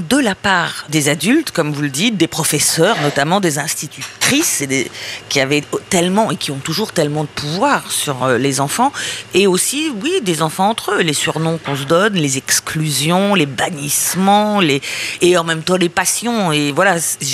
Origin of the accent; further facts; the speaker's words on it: Sarcelles, Île-de-France, France; je vivais dans le mauvais cinquième, mais surtout, je venais de Sarcelles, donc d'une banlieue du Nord, moderne, enfin construite à la va-vite, quand il fallait accueillir les immigrés pour construire les immeubles